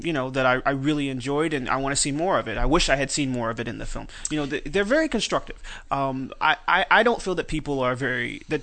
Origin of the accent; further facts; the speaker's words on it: Texas, United States; So my new team, I'm from Texas